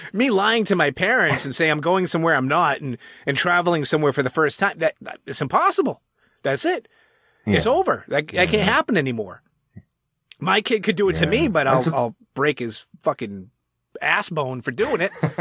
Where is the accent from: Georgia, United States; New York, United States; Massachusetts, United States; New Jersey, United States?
Massachusetts, United States; all these girls in here want to bang me because I'm from Massachusetts.